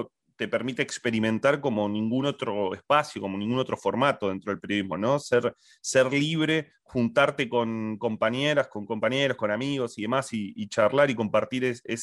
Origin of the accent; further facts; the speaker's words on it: Caseros, Buenos Aires Province, Argentina; Empecé a hacer radio a los 15 años, de casualidad, con un remisero. Yo soy de Caseros